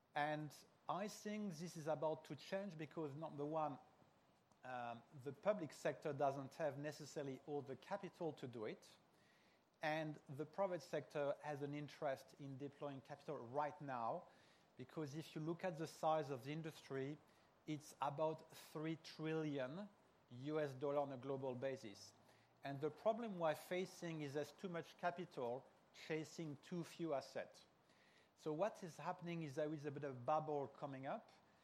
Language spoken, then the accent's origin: English; France; English is a second language; You detect from my very strong accent that I'm not British, I'm French